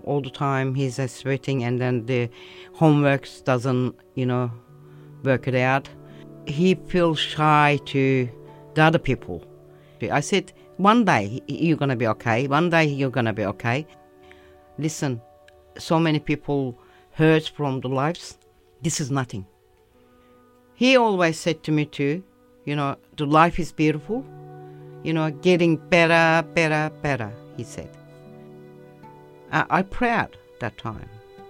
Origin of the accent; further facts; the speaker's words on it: Turkey; English is a second language; And I come from Turkey. 1982